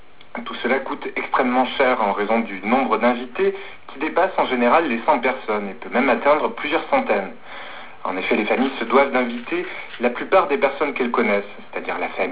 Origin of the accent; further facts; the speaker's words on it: France; c'est quelque chose que j'ai du mal à comprendre en tant que Français